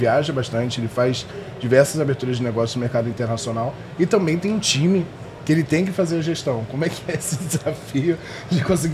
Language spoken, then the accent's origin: Portuguese; Rio de Janeiro, Brazil; sou do Rio de Janeiro, a gente está em São Paulo